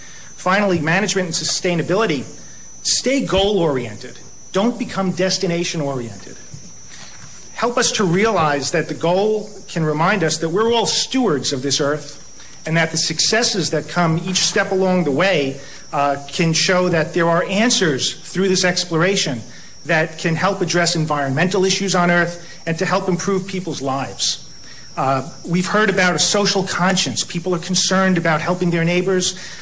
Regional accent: Long Island, New York, United States; I'm from Long Island.

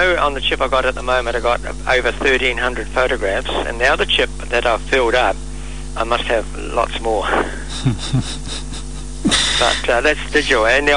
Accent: Australia; and I'm Australian.

